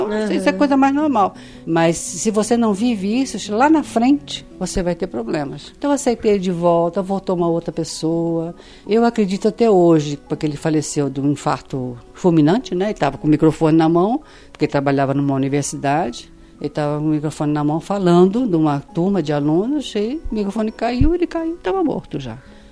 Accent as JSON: {"language": "Portuguese", "region": "São Paulo", "country": "Brazil", "said": "a escola que eu vim de São Paulo para estudar, em 65."}